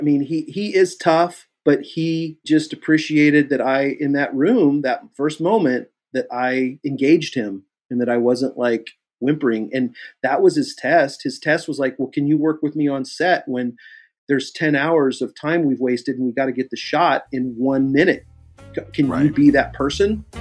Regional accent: Kansas City, United States; And I said, I'm from Kansas City. It was Kansas City.

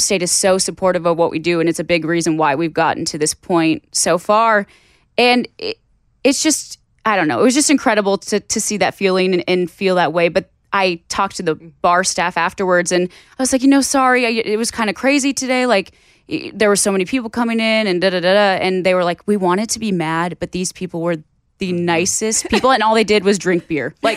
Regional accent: Hazen, North Dakota, United States; So we're from Hazen, North Dakota. So our town is basically coal, oil

